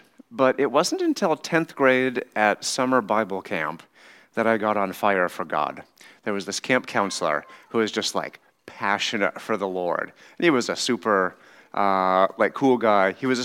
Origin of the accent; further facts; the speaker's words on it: Juneau, Alaska, United States; born there; I was born in Juneau, Alaska in 1983.